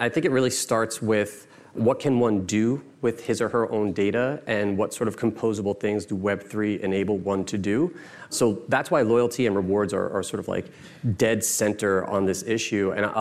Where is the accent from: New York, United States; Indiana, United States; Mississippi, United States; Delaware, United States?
New York, United States; born and raised in New York, educated in New York, have run businesses in New York, continue to live here.